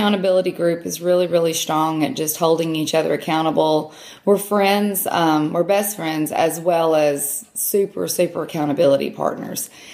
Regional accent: Mississippi, United States; I'm from Mississippi, for those of you who don't already know me.

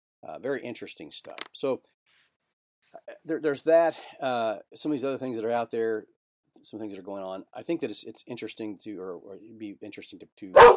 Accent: the South, United States; I'm from the South, and I'm a Democrat.

